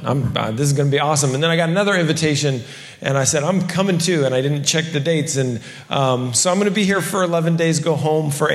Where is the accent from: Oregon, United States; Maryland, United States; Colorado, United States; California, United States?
California, United States; I'm from California. Just got here today.